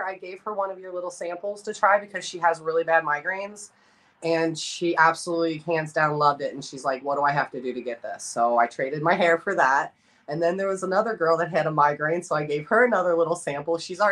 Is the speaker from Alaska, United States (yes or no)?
no; Cincinnati, Ohio, United States; this weekend my son got married, and I had to go home to Cincinnati and get him married off.